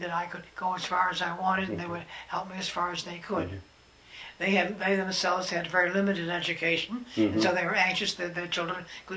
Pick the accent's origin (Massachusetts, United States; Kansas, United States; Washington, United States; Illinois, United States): Massachusetts, United States; East Hampton; In East Hampton, Massachusetts.